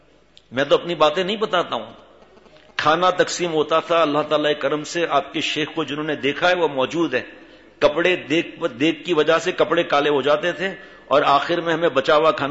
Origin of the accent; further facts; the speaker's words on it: Karachi, Sindh, Pakistan; born there; میں تو کراچی میں پیدا ہوا